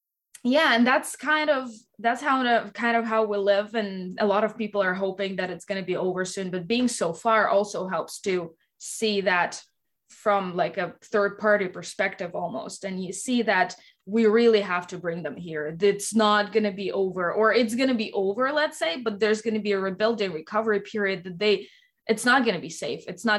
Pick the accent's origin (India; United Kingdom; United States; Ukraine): Ukraine; Cherkasy Oblast; they did hit the my hometown, which that's what they hit. They had the airport and I think another structure. And we also had a military, the border security training place beside Cherkasy.